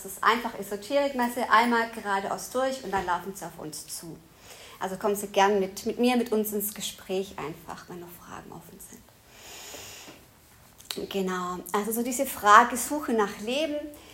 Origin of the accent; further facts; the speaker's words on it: Stuttgart, Baden-Württemberg, Germany; Ich bin 40 Jahre alt. Ich komme aus Stuttgart. Ich versuche, möglichst Hochdeutsch zu sprechen und nicht zu sehr in Dialekt zu verfallen.